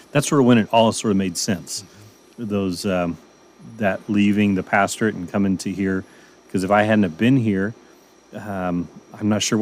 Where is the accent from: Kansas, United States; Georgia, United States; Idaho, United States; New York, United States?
Kansas, United States; Altamont; I grew up in Altamont, Kansas, about an hour from here